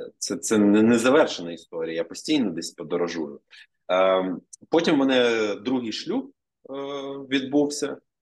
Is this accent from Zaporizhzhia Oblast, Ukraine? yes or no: no; Ovruch, Zhytomyr Oblast, Ukraine; now in Kyiv, Ukraine; Потім, коли я переїхав в Київ, я з Овруча, я зрозумів, що мені треба гроші, бо до цього я жив з батьками